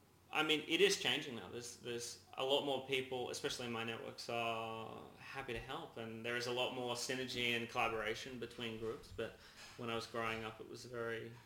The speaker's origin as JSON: {"language": "English", "town": "Sydney", "region": "New South Wales", "country": "Australia", "tie": "born or raised there", "said": "But, I mean, growing up in Manly was definitely a great place to grow up."}